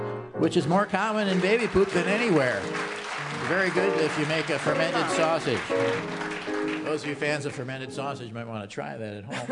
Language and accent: English; Milwaukee, Wisconsin, United States; I'm from Milwaukee, and I'm pretty sure.